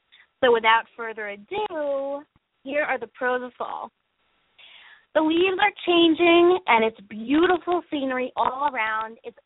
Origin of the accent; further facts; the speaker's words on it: New England, United States; but I'm from the New England states, and up here, fall is pretty beautiful with the mountains in the background